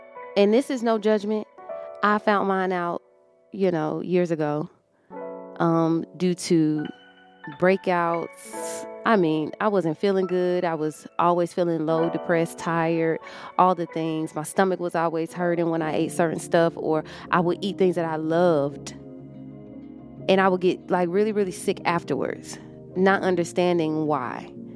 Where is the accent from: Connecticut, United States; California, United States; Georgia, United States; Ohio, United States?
Georgia, United States; Atlanta; Coca-Cola, the right way to say it, but I'm from Atlanta, so.